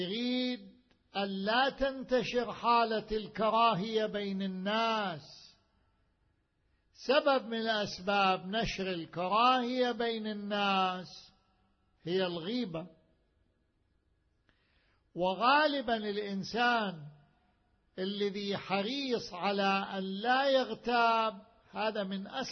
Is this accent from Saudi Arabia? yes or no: no; Najaf, Najaf Governorate, Iraq; كانت وسائل التبريد عندنا بالنجف سراديب، سرداب تحت الأرض